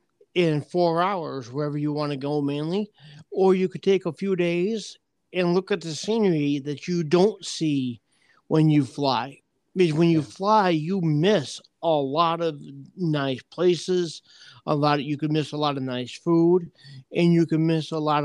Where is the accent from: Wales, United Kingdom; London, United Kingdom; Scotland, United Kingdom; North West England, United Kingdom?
Scotland, United Kingdom; I eat, I do like haggis because I am Scottish.